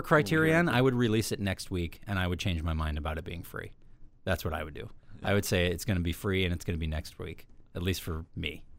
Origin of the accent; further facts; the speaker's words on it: Chicago, Illinois, United States; We're from Chicago. Right. So we all know Barack.